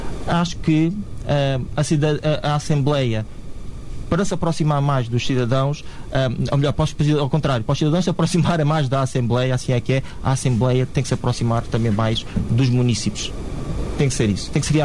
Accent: Vidigueira, Alentejo, Portugal; vivemos a vida inteira aqui na Vidigueira

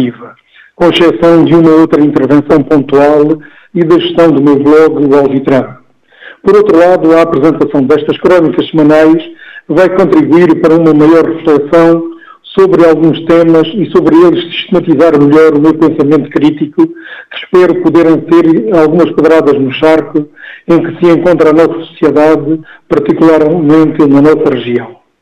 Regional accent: Vidigueira, Beja, Portugal; em especial os habitantes deste concelho de onde sou natural.

